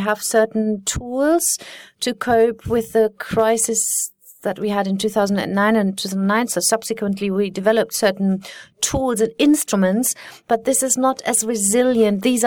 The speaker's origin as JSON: {"language": "English", "region": "Saarland", "country": "Germany", "said": "and I come from the German-French border, from the Saarland, so I can't be suspected of not being a Francophile."}